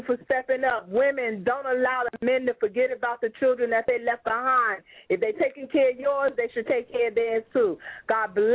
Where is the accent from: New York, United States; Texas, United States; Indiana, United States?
New York, United States; Harlem; I'm from Harlem.